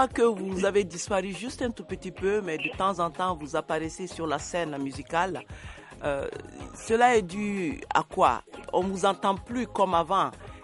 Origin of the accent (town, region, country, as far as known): Mali